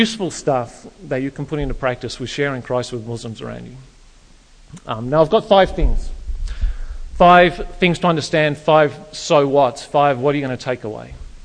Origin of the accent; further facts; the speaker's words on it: Canberra, Australian Capital Territory, Australia; I grew up in the Canberra area. We thought we were multicultural because we had some embassies in the city.